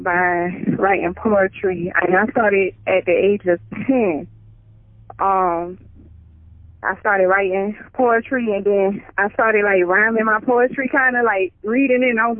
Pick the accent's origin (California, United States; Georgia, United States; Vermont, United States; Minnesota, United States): Georgia, United States; Savannah; I'm from Savannah. I was raised up on the west side of Savannah. But I'm from Savannah.